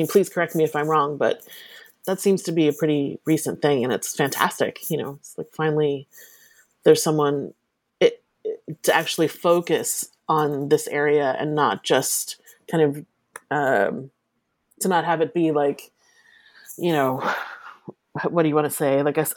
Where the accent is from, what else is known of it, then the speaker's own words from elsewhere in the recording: New Jersey, United States; I grew up in Southern New Jersey.